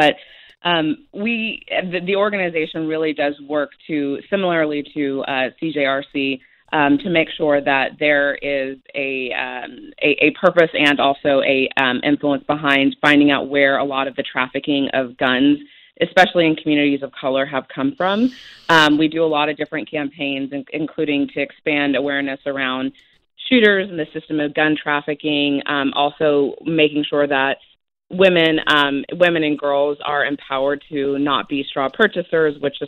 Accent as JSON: {"language": "English", "town": "Midland", "region": "Texas", "country": "United States", "tie": "born or raised there", "said": "Yeah, there is a lot of oil, especially where I grew up in Midland. Yeah. Oil and high school football is what we have in Midland, Texas."}